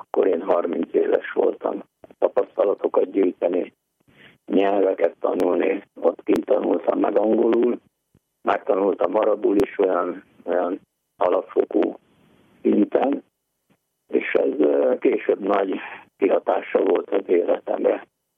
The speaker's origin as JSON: {"language": "Hungarian", "region": "Tolna", "country": "Hungary", "said": "de Tóna megyei vagyok"}